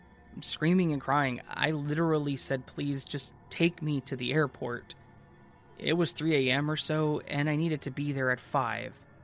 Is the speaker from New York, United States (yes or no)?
no; Pennsylvania, United States; also born or lived in Georgia; When I was a kid, maybe 4 or 5, we moved to Pennsylvania from Georgia.